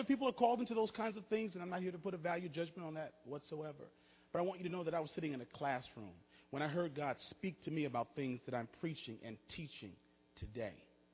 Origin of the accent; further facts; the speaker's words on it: Madison, Wisconsin, United States; I grew up in Madison, Wisconsin, and that's also where I studied.